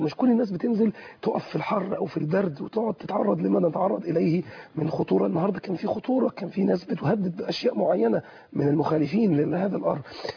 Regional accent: Mansoura, Dakahlia, Egypt; عندنا في المنصوره انا كلمت الاخوه برضو في المنصوره

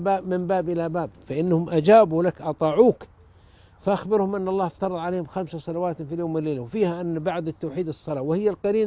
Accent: Taiz, Taiz Governorate, Yemen; أنا زرت مسجده في تعز في جامع الجند هذا في مدينتي هذا

